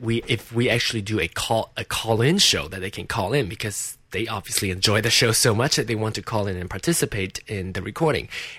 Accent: Malaysia; now in United States; be it being gay or be it being Malaysian or living in the United States or all the above

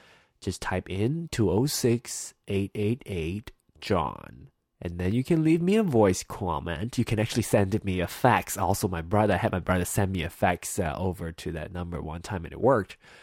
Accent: Penang, Malaysia; Hokkien is a dialect that I speak in Penang, my hometown, Penang, Malaysia. It's a state in Malaysia.

